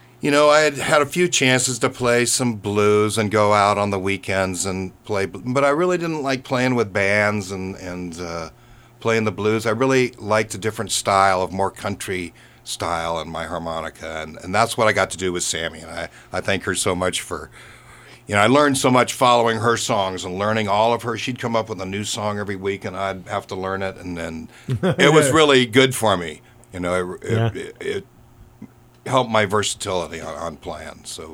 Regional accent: Berkeley, California, United States; I grew up in Berkeley, and we spent a lot of time over in San Francisco

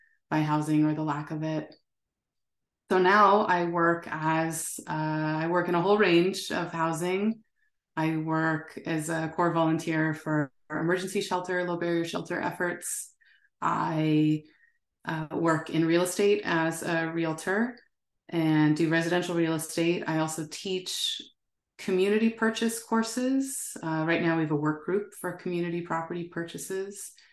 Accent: San Jose, California, United States; I grew up in California. I'm from California, grew up in San Jose, graduated high school in the year 2000

